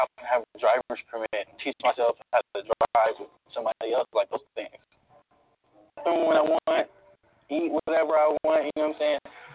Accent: Seattle, Washington, United States; I'm from here from the Central District

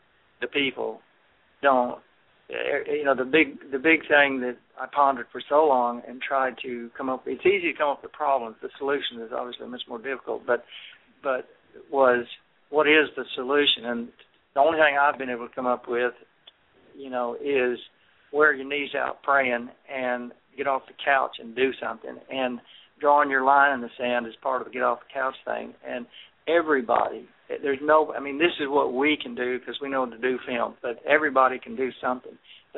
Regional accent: Texas, United States; And I wanted to end the film with a dramatic note, which, as a Texan, six generations of the Alamo kind of comes to heart.

